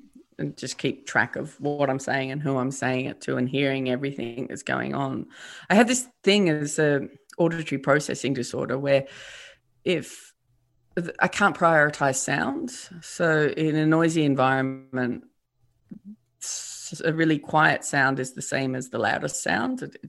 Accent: Tasmania, Australia; the other half knew that I'm from Tasmania, not Africa. And so they're just like, ugh. And I'm like, oh, it's Tasmania.

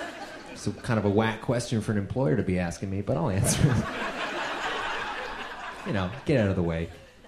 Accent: Romania; English is a second language; now in United States; I'm originally from Romania, which is a terrible place to be from, conversationally.

